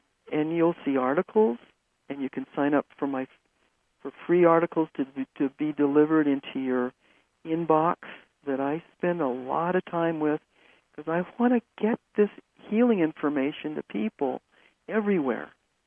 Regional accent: Los Angeles, California, United States; I was born in Los Angeles, and I watched people, as I was growing up in this society, get more and more full of stress.

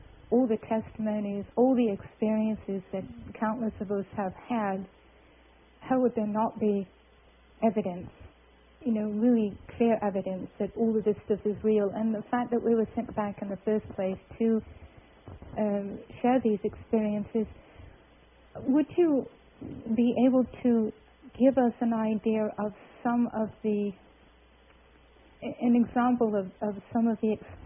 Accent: Massachusetts, United States; That's because in America, I'm from Massachusetts.

